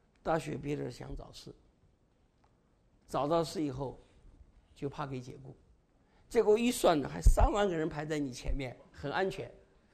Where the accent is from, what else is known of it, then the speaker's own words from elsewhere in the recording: China; moved away; also born or lived in Taiwan; 我们从大陆来的时候，从大陆就好像我一样嘛，又从台湾来的时候都非常苦